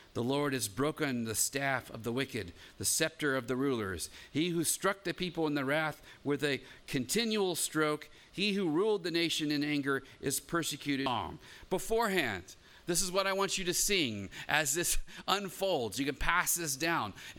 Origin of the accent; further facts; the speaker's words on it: Illinois, United States; No, okay, well, I'm from Illinois. Apparently it's an Illinois thing.